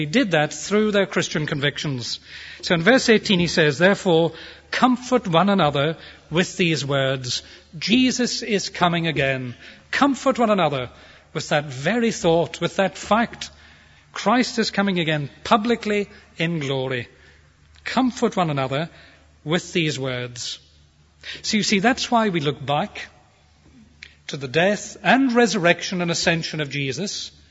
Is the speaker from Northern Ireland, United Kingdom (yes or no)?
yes; Belfast, Northern Ireland, United Kingdom; As a young teenager, I was brought up in Belfast in Northern Ireland